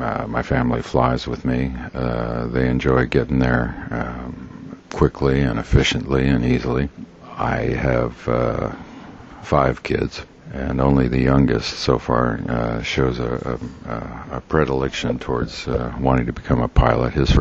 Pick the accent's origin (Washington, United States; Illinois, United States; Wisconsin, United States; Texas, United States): Illinois, United States; Chicago; I had always been fascinated by airplanes and had no access to them when I was a kid growing up in Chicago.